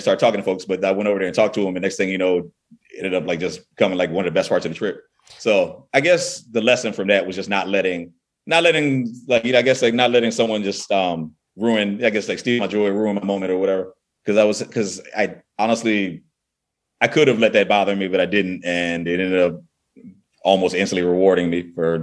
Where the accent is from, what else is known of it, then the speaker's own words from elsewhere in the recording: Virginia, United States; I grew up in Virginia and it wasn't my first time getting called the N-word.